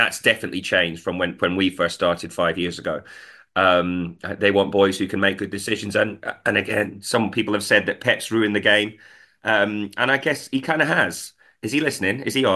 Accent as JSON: {"language": "English", "region": "Scotland", "country": "United Kingdom", "said": "I'm Scottish."}